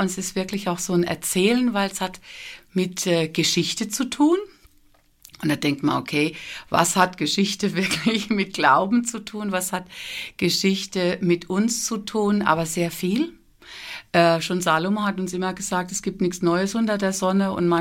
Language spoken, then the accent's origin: German; South Africa; Ich bin in Südafrika geboren, ich bin groß geworden. Ich habe hier Sprachgebräuche, auch im Englischen in dem Fall.